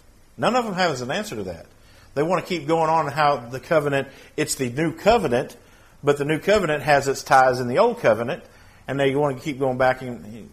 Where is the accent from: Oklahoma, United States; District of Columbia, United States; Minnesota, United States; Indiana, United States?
Oklahoma, United States; Bristow; I have a good friend that I grew up with in Bristow